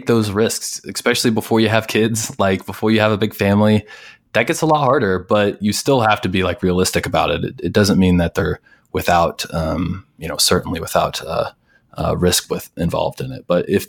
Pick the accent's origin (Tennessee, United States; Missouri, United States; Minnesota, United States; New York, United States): Missouri, United States; And maybe we like to think that we're originally from Missouri, so we have those Midwestern sort of values where we're pretty easygoing and we don't get very flustered.